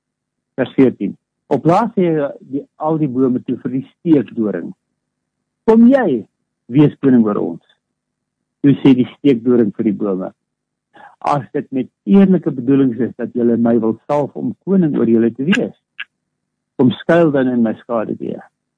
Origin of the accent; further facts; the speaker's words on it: North West, South Africa; Ek kom van die West-Transvaal af en ons het mooie doringbome daar.